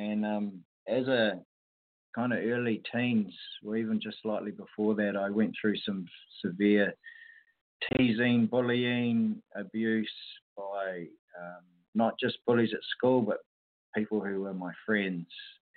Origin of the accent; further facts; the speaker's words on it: New Zealand; I was thinking of moving back to my hometown, which was quite a surprise for me